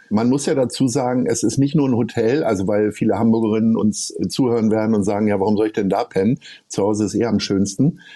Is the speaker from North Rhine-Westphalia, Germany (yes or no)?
no; Hanover, Lower Saxony, Germany; born there; also ich bin gebürtiger Hannoveraner